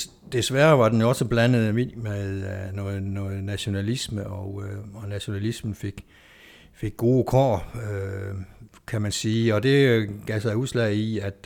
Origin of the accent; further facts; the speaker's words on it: Bøvlingbjerg, Central Denmark Region, Denmark; Jeg er vestjyde af fødsel. Jeg er født i 1957 ude i Bøvlingbjerg herude vest for, hvor jeg gik i friskolen og på kommuneskolen.